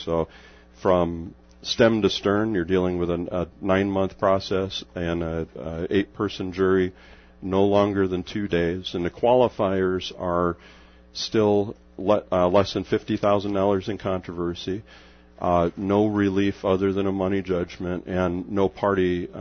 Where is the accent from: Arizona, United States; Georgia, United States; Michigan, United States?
Arizona, United States; Bullhead City; I'm from Bullhead, been a Rotarian now for 15 years